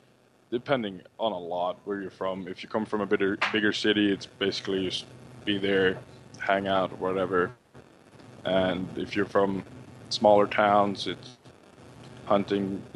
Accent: Sweden; Yeah, it's a little. It's, of course, I'm from Sweden.

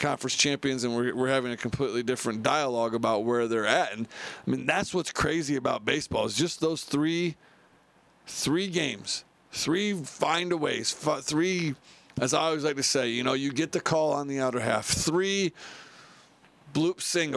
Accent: Indiana, United States; I'm from Indiana.

